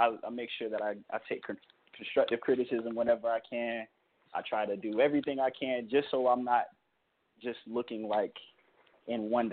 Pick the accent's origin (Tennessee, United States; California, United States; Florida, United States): Florida, United States; Jacksonville; also born or lived in Lake City; I was born in Lake City, Florida. I was raised in Jacksonville.